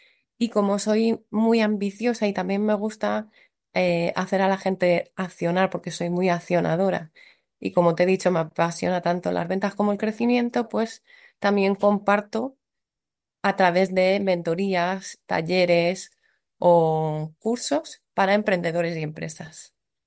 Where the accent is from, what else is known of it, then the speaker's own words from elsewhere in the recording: Alicante, Valencian Community, Spain; now in Santiago de Compostela, Spain; soy de Alicante, aunque llevo casi 2 años viviendo en Santiago de Compostela.